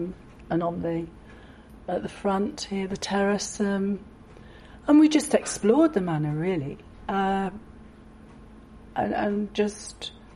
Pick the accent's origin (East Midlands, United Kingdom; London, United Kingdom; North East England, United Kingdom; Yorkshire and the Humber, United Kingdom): Yorkshire and the Humber, United Kingdom; Leeds; now in Dorset, United Kingdom; I was born in Leeds in 1944 and lived there for 20 years.